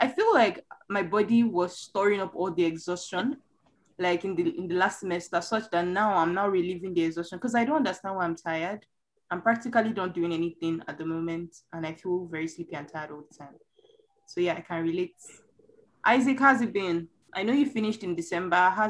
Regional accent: Lagos, Nigeria; I am Nigerian and I used to live in Lagos, which is one of the very, it's quite chaotic.

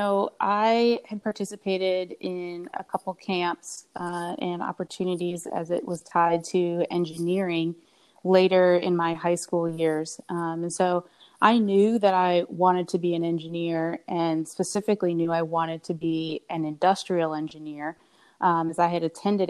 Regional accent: Minnesota, United States; I grew up in Minnesota and went to Emory down in Atlanta.

